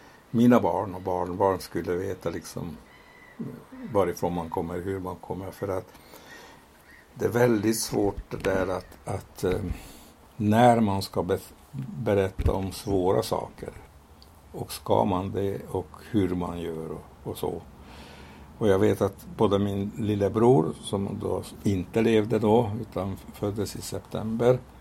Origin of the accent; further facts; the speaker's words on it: Hungary; Så här att titta på mig. Här ser du en äkta ungrare. Kolsvart hår. Kort och satt. Jag är som mellaneuropeisk karta.